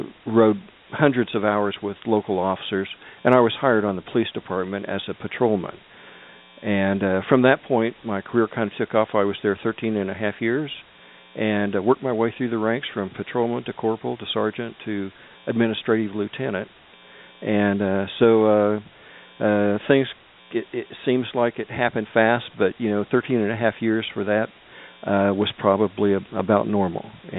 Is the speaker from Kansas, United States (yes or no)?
yes; Wichita, Kansas, United States; So I ended up going down to I was from Wichita at the time, but I went down to Arkansas City, Kansas.